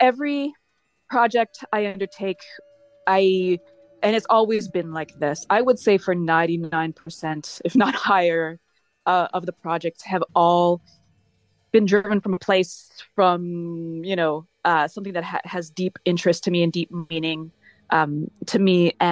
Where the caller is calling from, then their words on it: Montreal, Quebec, Canada; I am in Montreal, and specifically in Lachine, very close to the airport.